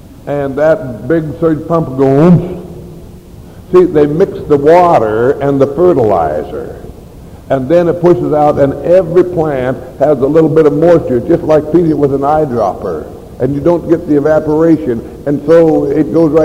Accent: Idaho, United States; I come from Idaho. I know something about fertilizer and the cost of fertilizer and the value of fertilizer.

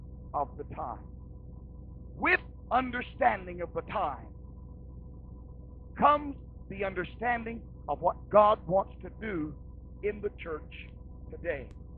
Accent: Kansas, United States; I grew up in Kansas. My first job was in the wheat harvest.

